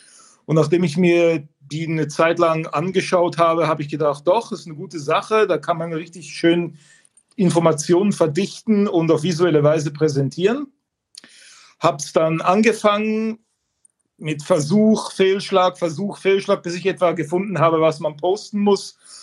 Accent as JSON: {"language": "German", "country": "Switzerland", "said": "Ich komme aus der Schweiz. Ich hoffe mal, mein Hochdeutsch ist gut genug. Mein Deutschlehrer kam aus Hannover, hat mir dann den Akzent ziemlich schnell ausgetrieben."}